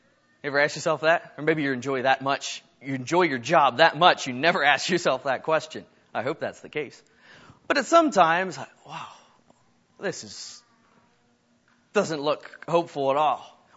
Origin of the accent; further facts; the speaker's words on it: Myerstown, Pennsylvania, United States; I come from Myerstown, not far away, so it is good to be here